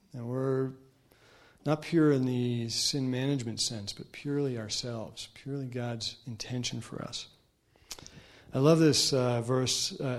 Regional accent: New Jersey, United States; I'm from New Jersey, so I'm more given to really loud outbursts of truth and happiness and anger.

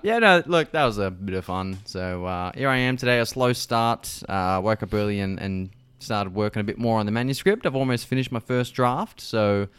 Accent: Victoria, Australia; because I grew up in Victoria.

